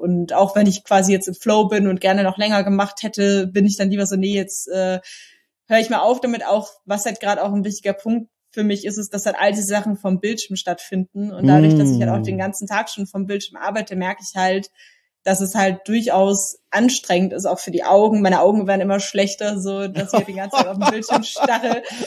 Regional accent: Bavaria, Germany; weil ich bin in der Nähe von München halt geboren und aufgewachsen. Das heißt, es ist ein bisschen hier so meine Hood. Ich kenne so München von Kindheit an.

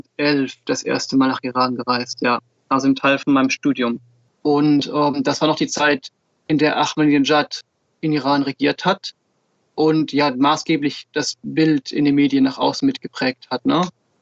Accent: Switzerland; born there

